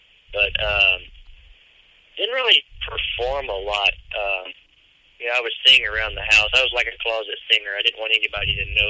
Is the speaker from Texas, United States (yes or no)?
yes; Brownsboro, Texas, United States; also born or lived in Tyler / Athens; Well, I was born in Tyler, Texas, and grew up pretty much around that area. Until I was five, I lived in a little ranch around outside of Athens, and after... I guess I was five or six. We moved to a little town called Brownsboro